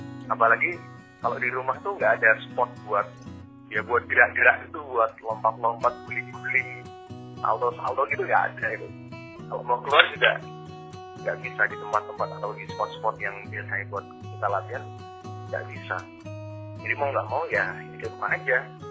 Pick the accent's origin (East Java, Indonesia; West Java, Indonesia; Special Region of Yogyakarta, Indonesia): Special Region of Yogyakarta, Indonesia; Yogyakarta; gue seorang mahasiswa asalnya dari Jogja. Dan gue juga seorang praktisi parkur Jogja. Dan dulu juga pernah join di parkur Lampung.